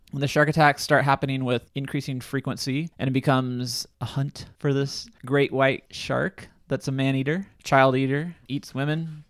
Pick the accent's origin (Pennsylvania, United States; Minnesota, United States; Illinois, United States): Illinois, United States; It wasn't like in my hometown in Illinois.